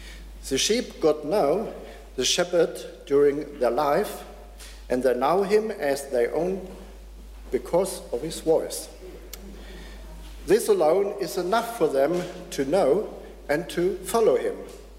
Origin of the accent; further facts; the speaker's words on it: Germany; also born or lived in northern Germany; Well, I was born in the north in Germany, close to the border to the Netherlands, but grew up in this house, first nearby Stuttgart, and then in a small town close to the Alps.